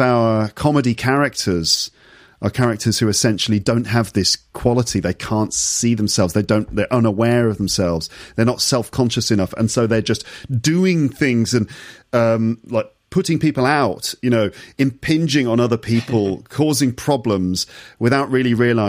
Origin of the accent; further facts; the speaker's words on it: England, United Kingdom; people would just come up to me and said, are you American? I'm like, no, I'm English.